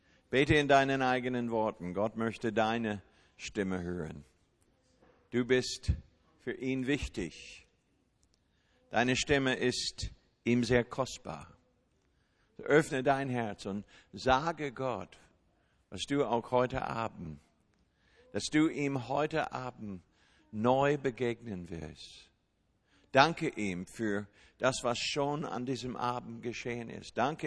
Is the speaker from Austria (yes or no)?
no; United States; Wir sind Amerikaner, vielleicht habt ihr das gar nicht gemerkt.